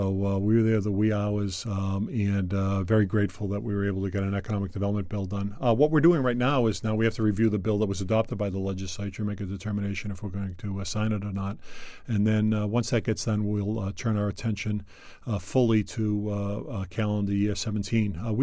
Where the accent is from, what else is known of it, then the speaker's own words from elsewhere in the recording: Chelsea, Massachusetts, United States; growing up in Boston, growing up in Chelsea, I got spoiled. Being right next to Boston, the hub of New England, arguably the hub of the universe.